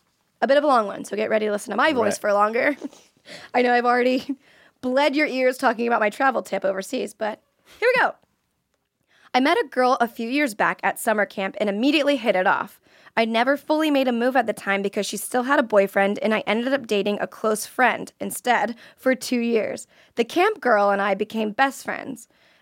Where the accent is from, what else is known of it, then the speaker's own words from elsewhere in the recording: Florida, United States; I mean, I'm from Florida, so that's all we did.